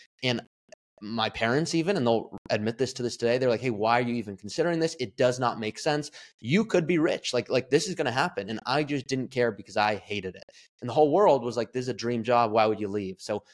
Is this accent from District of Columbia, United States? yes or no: no; Malibu, California, United States; when I was kind of the rock star and superstar of soccer growing up in Malibu and this and that, I always had a ball